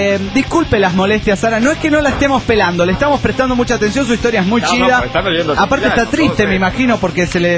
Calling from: Caracas, Capital District, Venezuela; de Caracas, Venezuela.

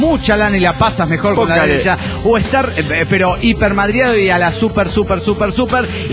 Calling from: Antigua, Sacatepéquez, Guatemala; No, de Antigua, Guatemala.

